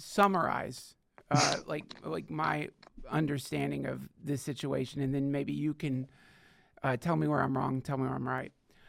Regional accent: North Carolina, United States; You got the message I got growing up in Western North Carolina.

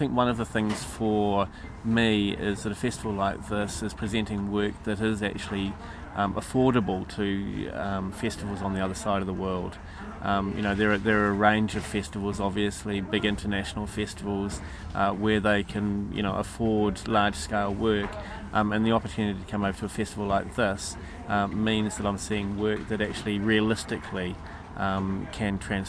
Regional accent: New Zealand; I'm from New Zealand, and I run festivals in New Zealand.

